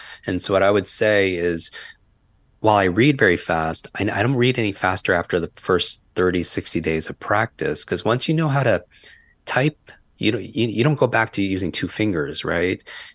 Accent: New York, United States; I can't talk that slow because I'm from New York.

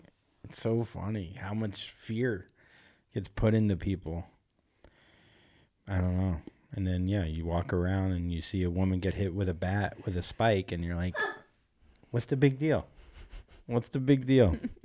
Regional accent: Vero Beach, Florida, United States; also born or lived in New York; growing up where I grew up in Vero Beach, Florida, or like Stewart, whatever, Treasure Coast area of Florida

